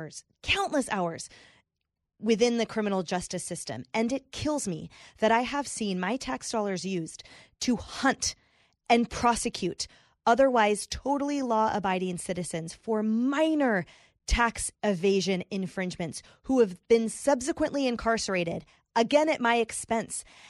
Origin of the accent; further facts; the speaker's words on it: California, United States; you being in California, I'm from California